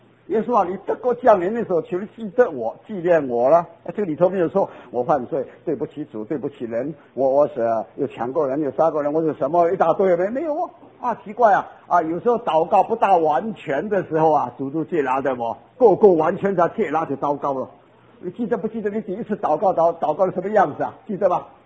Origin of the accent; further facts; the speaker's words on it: China; 我不是说我身为中国人讲孝亲